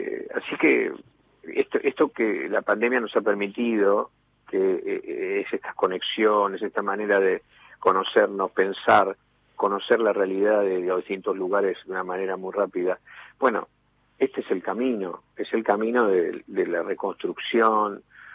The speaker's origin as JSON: {"language": "Spanish", "country": "Argentina"}